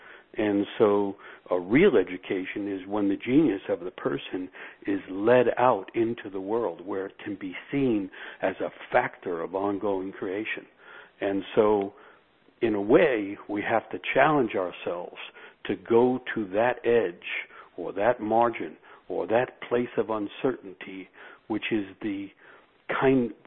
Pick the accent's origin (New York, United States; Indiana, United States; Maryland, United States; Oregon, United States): New York, United States; New York City; born there; I was born in New York City, and my idea of nature was Central Park, which is a great place.